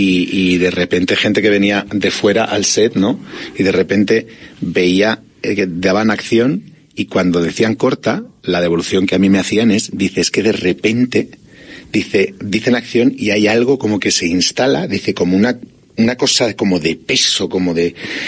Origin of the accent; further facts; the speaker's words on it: Argentina; now in Spain; yo soy de Argentina, en Argentina soy como si fuera de aquí del Atleti, o sea, ser quemero, ser del Globo, ser del Huracán, de Huracán